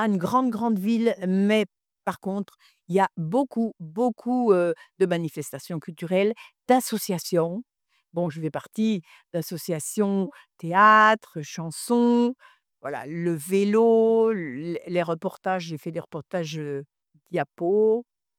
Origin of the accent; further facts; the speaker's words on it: Bourgogne-Franche-Comté, France; pourtant, je suis du Doubs, un pays où j'ai toute ma famille